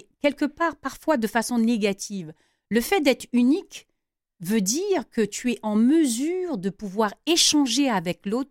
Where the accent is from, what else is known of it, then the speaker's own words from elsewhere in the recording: Dakar, Senegal; born there; je suis née à Dakar, au Sénégal.